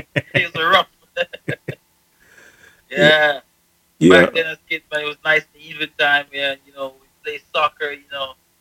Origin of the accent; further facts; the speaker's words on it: Sagamore, Westmoreland, Jamaica; Yes, so I was born and raised here in Jamaica from a local community in Westmoreland. Okay. That's on the western region of Jamaica. I'm from Sagamore.